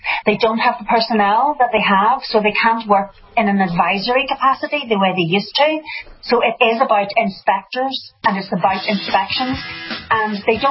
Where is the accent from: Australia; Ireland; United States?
Ireland; Donegal, Ulster; I come from Donegal in Ireland. And when I grew up, most of my friends were farmers or fishermen